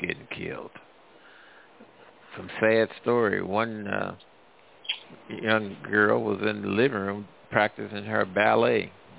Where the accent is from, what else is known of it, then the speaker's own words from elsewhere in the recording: St. Louis, Missouri, United States; now in Louisiana, United States; No, I'm from St. Louis. I've been here in Louisiana when my grandson started at LSU.